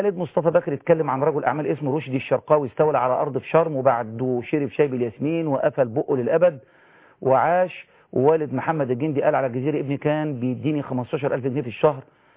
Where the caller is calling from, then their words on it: Minya, Minya Governorate, Egypt; بسرعة كده، أنا من المنيا